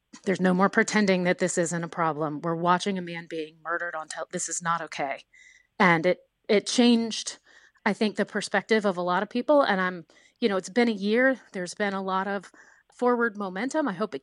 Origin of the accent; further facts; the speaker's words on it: the South, United States; Yeah, I grew up in the South. There's things you don't talk about in my house.